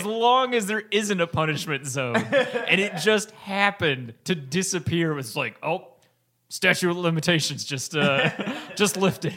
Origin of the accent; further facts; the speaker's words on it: Alabama, United States; I grew up 30 minutes outside of Montgomery.